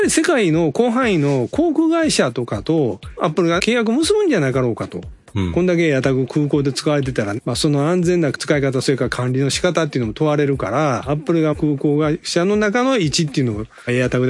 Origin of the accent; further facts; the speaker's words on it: Osaka, Japan; accent: Osaka dialect; 私の大阪弁では